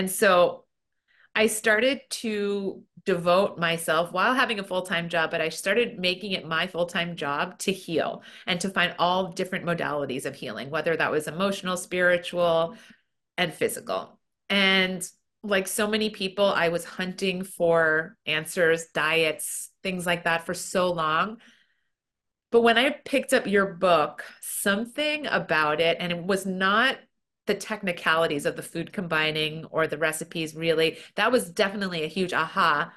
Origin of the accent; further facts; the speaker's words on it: New Jersey, United States; born there; I was born in New Jersey, and my dad was American, kind of Eastern European descent, and my mom's Korean. And but I grew up a very much Western lifestyle